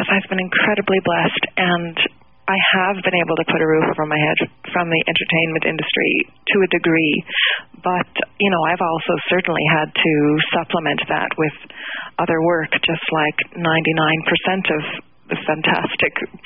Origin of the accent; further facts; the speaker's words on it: St. John's, Newfoundland and Labrador, Canada; I grew up in St. John's, Newfoundland, and I've been singing for pretty much most of my life